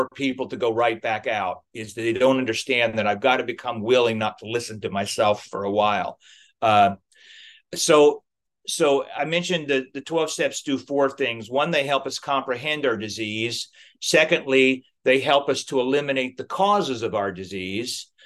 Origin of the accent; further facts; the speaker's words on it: Midwest, United States; I grew up in the Midwest. I've been to Baptist revival meetings.